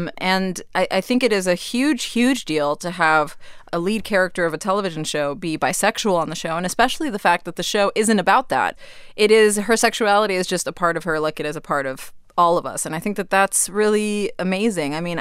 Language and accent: English; Miami, Florida, United States; I grew up in Miami to a small Cuban family, and they, you know, I grew up in a religious household.